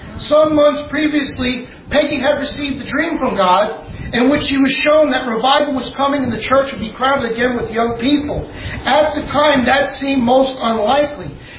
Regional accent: Brooklyn, New York, United States; accent: Brooklyn; The Hebrides, I hope with my Brooklyn accent, I'm getting it out correctly somehow.

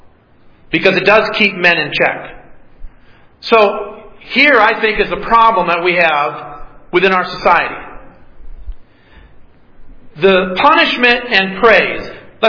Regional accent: Detroit, Michigan, United States; I grew up in the 60s, and in the 60s, growing up in Detroit, we had the Detroit riots.

